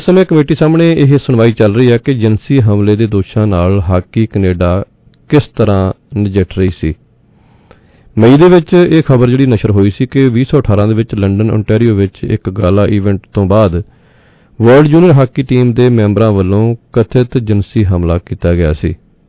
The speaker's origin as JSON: {"language": "Punjabi", "region": "Punjab", "country": "India", "tie": "born or raised there", "said": "ਉਹਨਾਂ ਦਾ ਪਿੰਡ ਜ਼ਿਲ੍ਹਾ ਕਪੂਰਥਲਾ ਦੇ ਵਿੱਚ ਪਿੰਡ ਬਲੇਰ ਖਾਨਪੁਰ ਹੈ ਮੇਰੇ ਪਿੰਡ ਤੋਂ ਤਕਰੀਬਨ 1.25 ਕਿਲੋਮੀਟਰ ਸੋ ਮੈਂ 6ਵੀਂ ਤੋਂ ਲੈ ਕੇ ਅਤੇ 10ਵੀਂ ਤੱਕ ਬਲੇਰ ਖਾਨਪੁਰ ਸਕੂਲ ਦੇ ਵਿੱਚ ਹੀ ਪੜ੍ਹਿਆ।"}